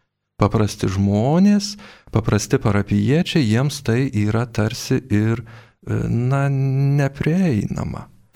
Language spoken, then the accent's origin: Lithuanian; Druskininkai, Alytus County, Lithuania; now in Vilnius, Lithuania; Aš pats esu druskininkietis, kelias iš druskininkų, tai ta parapija man yra nu, tai žinoma.